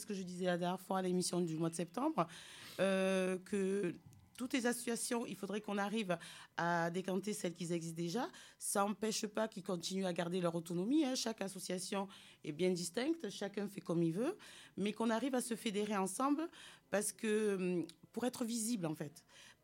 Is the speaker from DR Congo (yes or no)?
no; France; born there; moi, j'ai 53 ans, je suis née en France.